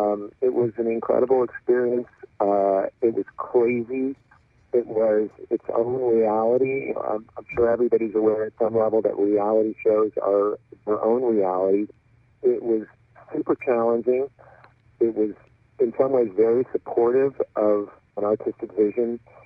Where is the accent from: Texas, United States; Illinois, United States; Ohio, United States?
Texas, United States; I'm from Texas originally, so I had a lot of fun just thinking about imagery from the Old West